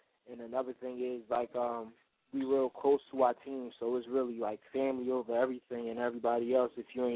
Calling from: Philadelphia, Pennsylvania, United States; I'm from South Philly.

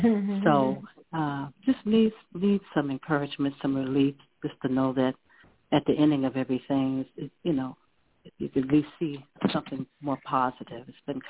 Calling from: Augusta, Georgia, United States; I'm calling from Augusta, Georgia.

